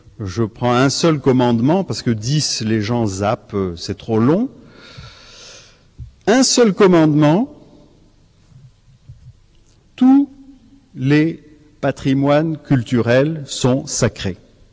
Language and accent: French; Canada; Vous savez, moi je viens du Canada, j'ai mis presque 24 heures pour venir ici.